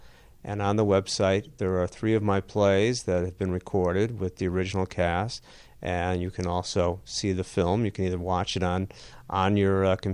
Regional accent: Highland Park, Illinois, United States; also born or lived in Boston; I grew up in Highland Park and had a 20-year detour to Boston.

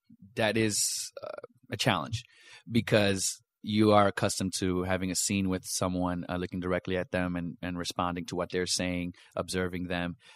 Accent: New York City, New York, United States; now in Chicago, United States; I've been here in Chicago for years. I'm from New York City, where I grew up

